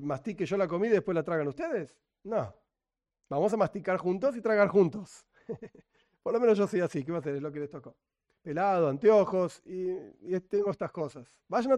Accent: Buenos Aires, Argentina; born there; yo soy argentino, yo nací en Argentina, 1974, Buenos Aires, Villa Crespo. Yo soy argentino. Pero en realidad, vamos, ¿sos argentino? No sé, mi mamá nació en Ucrania, y mi papá nació en Tucumán, en la provincia de Tucumán en el norte

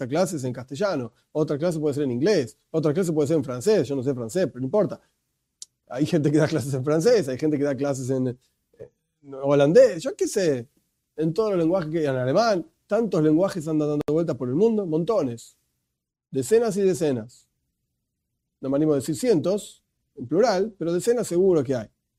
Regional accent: Argentina; Está bien, yo soy argentino, entonces lo pronuncio bien a la argentina.

